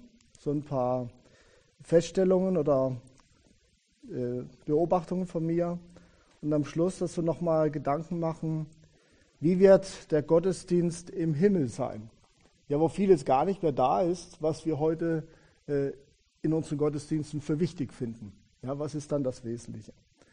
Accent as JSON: {"language": "German", "region": "Baden-Württemberg", "country": "Germany", "tie": "born there", "said": "Ich bin geboren in Süddeutschland, im Landkreis Lörrach, ganz Südwestecke, bin in einem Elternhaus groß geworden. Meine Eltern waren in der evangelischen Kirche"}